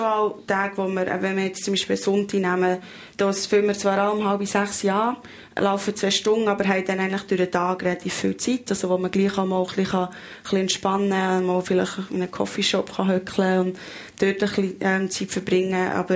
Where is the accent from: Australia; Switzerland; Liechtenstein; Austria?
Australia; Ja, als Australier sind das Volk, das gerne früh aufsteht.